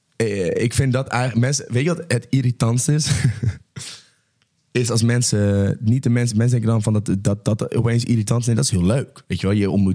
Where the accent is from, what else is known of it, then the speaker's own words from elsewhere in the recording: Netherlands; En ik ben gewoon een Nederlander.